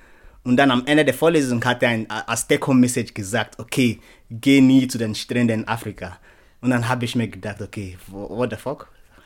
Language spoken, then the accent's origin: German; Nigeria; now in Germany; Ich komme aus Nigeria. Ich bin schon 5 Jahre in Deutschland, also seit 2015. Im Jahr 2015 bin ich hergekommen